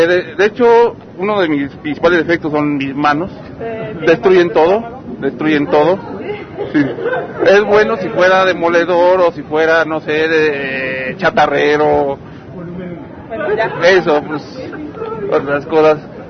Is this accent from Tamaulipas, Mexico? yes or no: yes; Tampico, Tamaulipas, Mexico; Ah, ahí soy de Tampico.